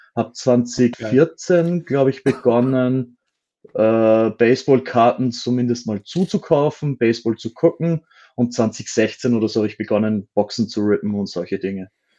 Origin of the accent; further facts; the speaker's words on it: Austria; Ich komme aus Österreich, wie man unschwer hören kann. Bin, wenn man es ganz klassisch macht, 39 Jahre alt, bin verheiratet